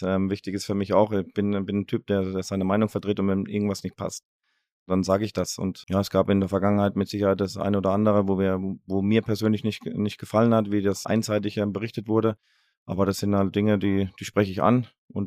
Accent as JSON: {"language": "German", "region": "Baden-Württemberg", "country": "Germany", "said": "Wurde ja immer gesagt, ja, ich bin Hesse und das, aber ich bin Badenser und das werde ich auch immer bleiben. Das ist meine Heimat. Ruhrgebiet hat mich geprägt, mein halbes Leben hier verbracht. Staatsbürgerschaft Ruhrgebiet habe ich angenommen, habe ich bekommen."}